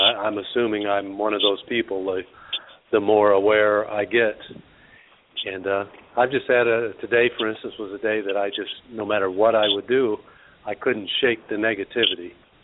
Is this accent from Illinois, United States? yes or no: no; Austin, Texas, United States; from Austin, Texas.